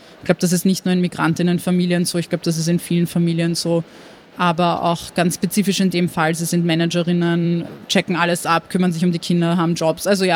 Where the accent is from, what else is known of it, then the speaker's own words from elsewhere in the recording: Montenegro; vor allem in Montenegro, wo ich herkomme, schon stärkere patriarchale Strukturen